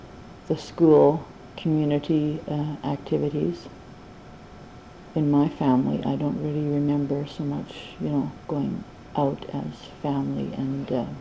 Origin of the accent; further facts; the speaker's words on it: Coaldale, Alberta, Canada; also born or lived in Provost / Grande Prairie; Oh, just, we moved, when I was five, we moved to Grand Prairie, from Grand Prairie to southern Alberta, to Coaldale.